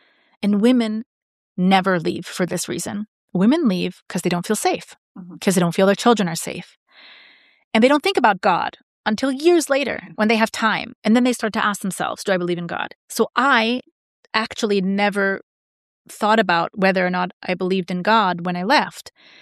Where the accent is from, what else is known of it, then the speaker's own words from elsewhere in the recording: New York, United States; now in Berlin, Germany; just because I'm a New Yorker and therapy is like a purse.